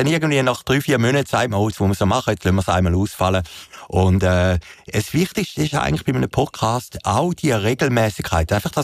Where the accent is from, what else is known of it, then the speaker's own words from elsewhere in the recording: Uhwiesen, Zurich, Switzerland; Das war ein halbes Jahr lang das Thema in Uwiesen, wo ich aufgewachsen bin, im Zürcher Wieland.